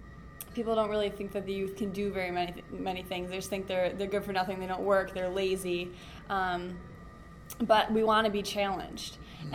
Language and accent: English; Milwaukee, Wisconsin, United States; I'm from Milwaukee, Wisconsin.